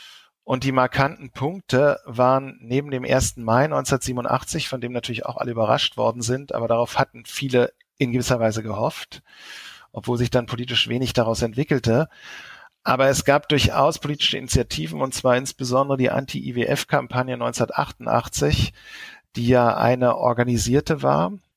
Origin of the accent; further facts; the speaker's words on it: Berlin, Germany; born there; Also ich bin ja geboren in Charlottenburg. Ich glaube, da steht einfach Berlin-Charlottenburg.